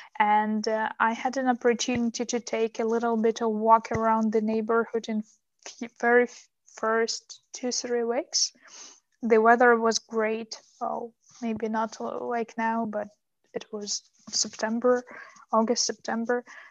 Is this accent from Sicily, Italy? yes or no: yes; Sicily, Italy; Oh my gosh, Stefano comes from Calabria. I come from Sicily.